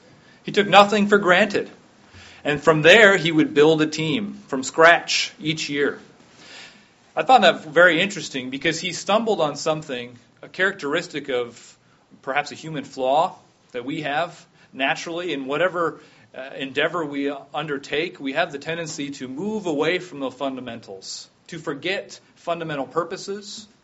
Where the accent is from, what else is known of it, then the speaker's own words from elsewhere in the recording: North Dakota, United States; also born or lived in Virginia / Ohio / Missouri; My background is I was born and raised mostly in North Dakota. And then from there, I've traveled a lot and moved a lot of different times. My dad was in the Navy, so we were in Virginia for a while, in Ohio and Missouri